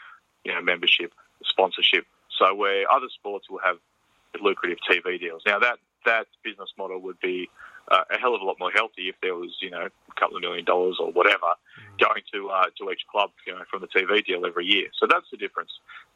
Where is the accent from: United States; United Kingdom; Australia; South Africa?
Australia; Canberra, Australian Capital Territory; I grew up in Canberra and used to go watch the Canberra Cannons all the time back in the day, back in the glory days of the 80s.